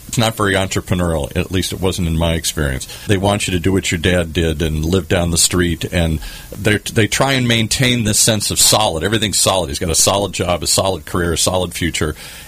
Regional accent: Michigan, United States; Because where I grew up in Michigan, for the most part.

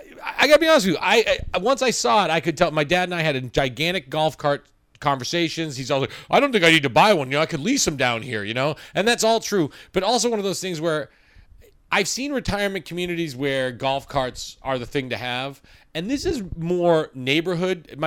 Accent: New Hampshire, United States; he has not physically been back in the house I grew up in New Hampshire.

